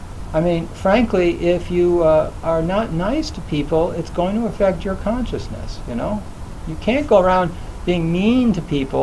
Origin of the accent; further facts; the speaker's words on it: United States; You know, Americans are so, I'm an American, so, you know, don't get me wrong.